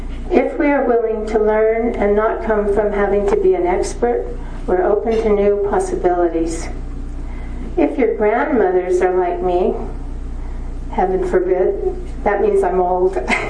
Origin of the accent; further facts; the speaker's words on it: Burbank, California, United States; I grew up in Burbank, California, near all the studios, Columbia, Disney, and all of those.